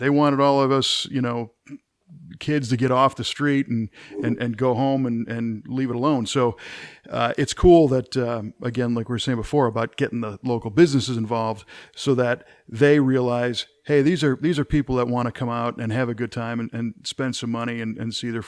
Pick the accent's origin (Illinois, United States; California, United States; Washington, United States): Illinois, United States; Chicago; I grew up in the Chicago area, but don't hold that against me.